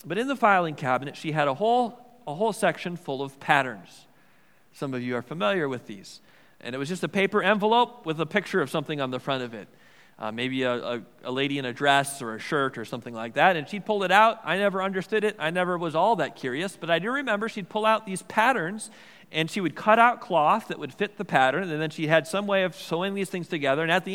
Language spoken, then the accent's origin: English; Milwaukee, Wisconsin, United States; I grew up in Milwaukee, Wisconsin. There was a church and school just within sight of our house called St. Gregory the Great.